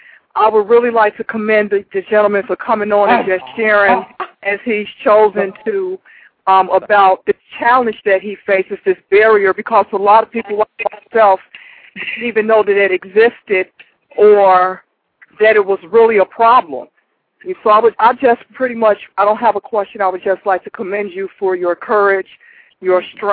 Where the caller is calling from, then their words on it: Chicago, Illinois, United States; I'm Chicago.